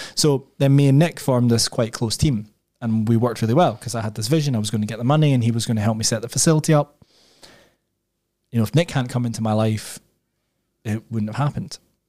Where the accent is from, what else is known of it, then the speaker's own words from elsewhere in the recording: Scotland, United Kingdom; But as I said, I think for a Scottish entrepreneur, I'm quite American in some respects, even though I've never lived there and I'm not American.